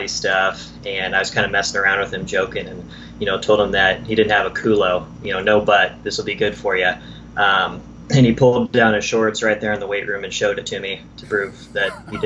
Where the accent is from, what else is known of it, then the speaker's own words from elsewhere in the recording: Iowa, United States; also born or lived in Chicago / South Dakota; So, I grew up in Iowa, lived in Chicago, South Dakota before that. So, really, I'd only lived in the Midwest.